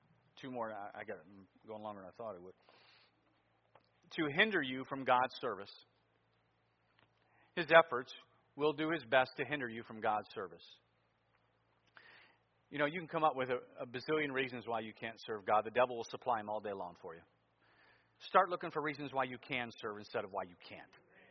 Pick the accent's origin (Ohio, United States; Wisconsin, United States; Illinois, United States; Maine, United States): Ohio, United States; Cleveland; when I was in near my hometown of Cleveland, Ohio, in Lodi, Ohio.